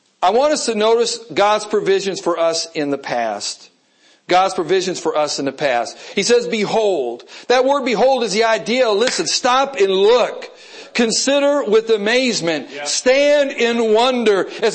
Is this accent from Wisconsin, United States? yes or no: yes; Wisconsin, United States; also born or lived in Kentucky; growing up in Wisconsin and living then in Kentucky for a while, thinking about the prospect of seeing the Statue of Liberty